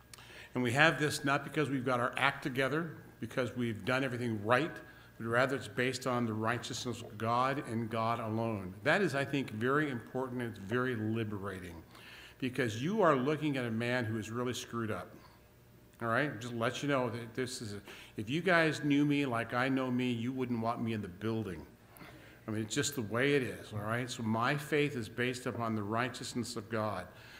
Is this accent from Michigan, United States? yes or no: yes; Kalamazoo, Michigan, United States; I come from Kalamazoo, so on northeast side of the city, so about 35 miles from here. That's where I came from.